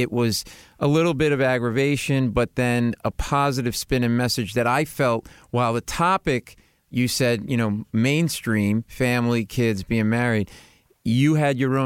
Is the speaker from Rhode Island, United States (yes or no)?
yes; Providence, Rhode Island, United States; Oh, they had a Zayers in my hometown in Providence.